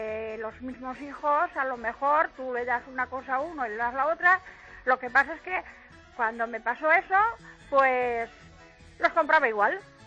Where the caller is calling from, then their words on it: Valencia, Valencian Community, Spain; Mire, yo soy de Valencia.